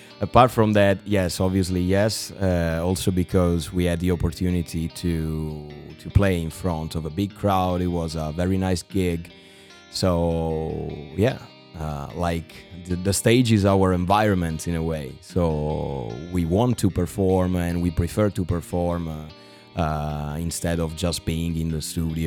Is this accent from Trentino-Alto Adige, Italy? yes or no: yes; Rovereto, Trentino-Alto Adige, Italy; English is a second language; I'm 25 years old and I'm an artist from Rovereto.